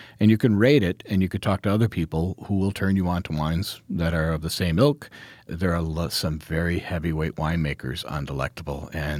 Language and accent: English; Ohio, United States; Michigan, my home state of Ohio, Washington